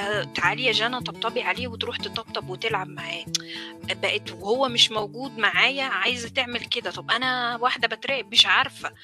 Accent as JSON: {"language": "Arabic", "country": "Egypt", "said": "احنا مثلا كان عندنا في مصر اللي هي موضوع القطط والكلاب اللي في الشوارع كتير"}